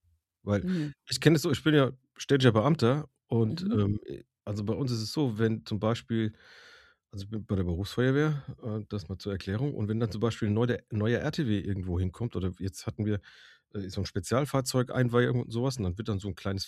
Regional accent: Frankfurt, Hesse, Germany; auch als Frankfurter Bub. Ich bin ja hier geboren, aufgewachsen, also bin Ur-Frankfurter.

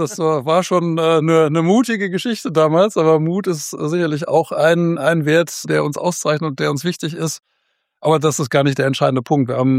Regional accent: Remscheid, North Rhine-Westphalia, Germany; bin auch hier in Remscheid geboren, von daher ist das meine Heimatstadt

